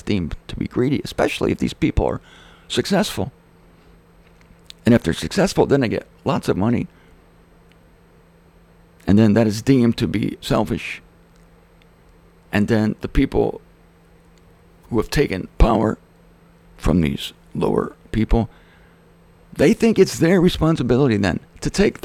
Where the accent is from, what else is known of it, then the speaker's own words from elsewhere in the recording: Ohio, United States; I was born and raised in Ohio, what they call flyover country.